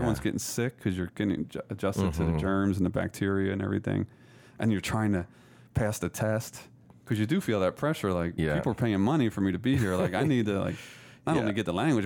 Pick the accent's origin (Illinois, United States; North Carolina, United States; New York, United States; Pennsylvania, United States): Pennsylvania, United States; Philadelphia; I'm from Philly, which is the city of liberty, you know, and so we like freedom too.